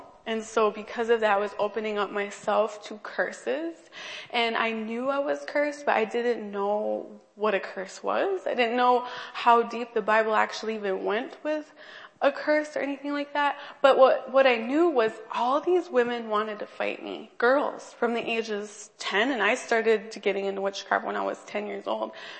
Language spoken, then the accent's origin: English; Green Bay, Wisconsin, United States; So I grew up in Green Bay … if you don't know.